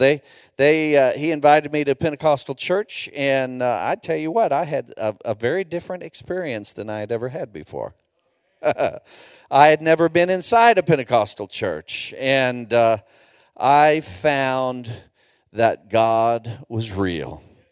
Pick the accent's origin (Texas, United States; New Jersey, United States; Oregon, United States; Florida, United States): Texas, United States; But by way of background, I'm originally from the Republic of Texas.